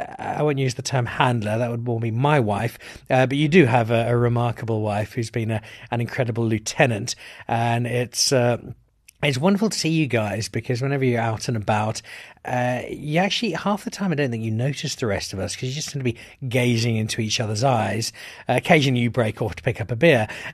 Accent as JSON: {"language": "English", "town": "Belfast", "region": "Northern Ireland", "country": "United Kingdom", "tie": "born or raised there", "said": "you went over to my hometown of Belfast in Northern Ireland."}